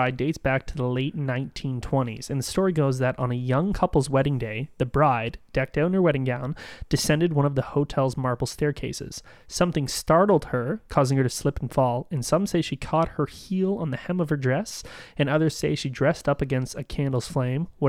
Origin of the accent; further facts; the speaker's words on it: Canada; but for everyone who doesn't know, we're Canadian.